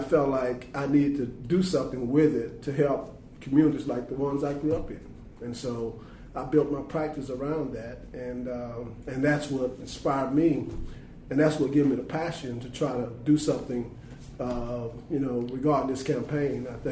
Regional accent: Louisiana, United States; now in Charlotte, United States; I mean, growing up in Louisiana and growing up in socially and challenged physical challenged communities

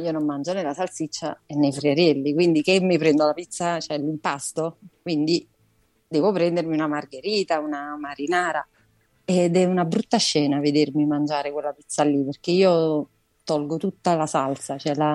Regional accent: Naples, Campania, Italy; io subisco forti, forti accuse perché sono napoletana

